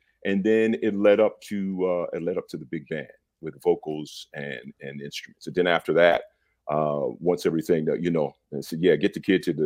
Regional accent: Stamford, Connecticut, United States; born there; I was born in Stamford, Connecticut, man.

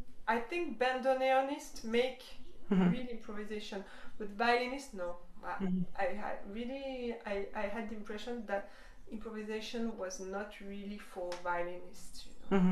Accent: Switzerland; I'm from Switzerland, so when I studied jazz, I studied classical in Switzerland.

